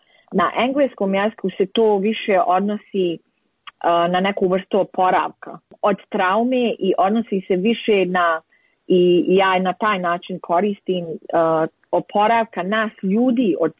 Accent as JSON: {"language": "Bosnian", "country": "Bosnia & Herzegovina", "said": "nisam iz Srebrenice, ali ja sam iz Bosne i Hercegovine"}